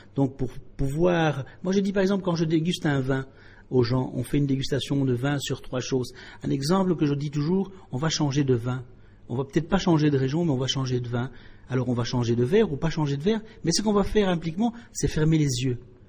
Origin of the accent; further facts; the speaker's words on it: Belgium; On oublie qu'on est belge, et le grec revient avec ses origines